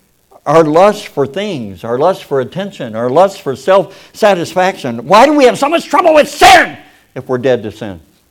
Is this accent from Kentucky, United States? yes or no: yes; Kentucky, United States; now in Oklahoma, United States; Well, I grew up in Kentucky, and I've been living in Oklahoma the rest of my life, which is a long time